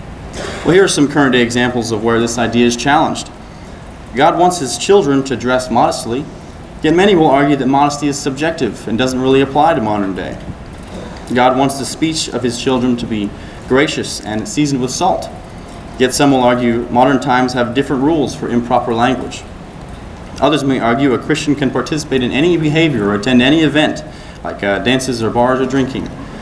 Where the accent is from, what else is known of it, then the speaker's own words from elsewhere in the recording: Nashville, Tennessee, United States; I'm from Nashville, Tennessee.